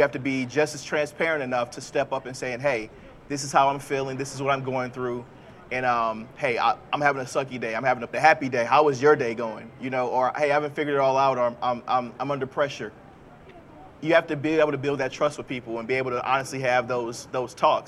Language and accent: English; St. Louis, Missouri, United States; Even all, and just to let you know, background, I'm from St. Louis, Missouri. Go Cards.